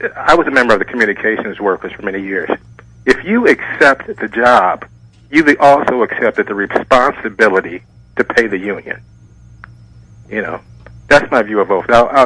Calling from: Washington, District of Columbia, United States; I'm calling from Northwest in Ward 1.

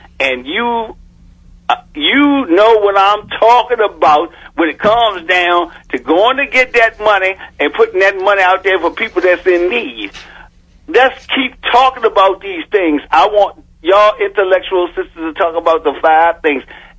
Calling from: Baltimore, Maryland, United States; I'm calling from Baltimore.

